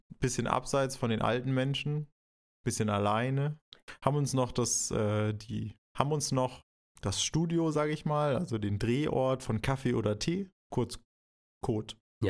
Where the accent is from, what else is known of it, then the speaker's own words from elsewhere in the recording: Northern Germany, Germany; als Norddeutscher mal einen Berg zu sehen